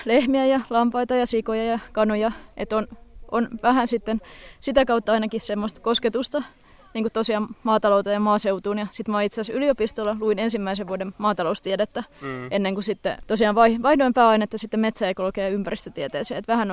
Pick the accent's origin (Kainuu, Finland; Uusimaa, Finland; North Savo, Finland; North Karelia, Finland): Uusimaa, Finland; Espoo; No siis mä oon itse ihan kaupungista kotoisin, olen espoolainen